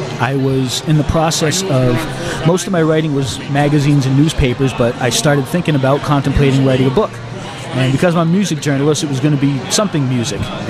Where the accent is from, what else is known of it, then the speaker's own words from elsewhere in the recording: Boston, Massachusetts, United States; saw that I'm from Boston, and she thought I was a candidate.